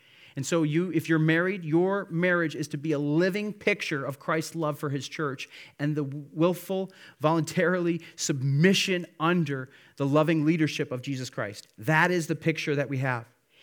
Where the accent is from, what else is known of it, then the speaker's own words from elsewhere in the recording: Midwest, United States; I grew up kind of in the Midwest. And so, you know, not a ton of amens, but did ministry in the South for a while.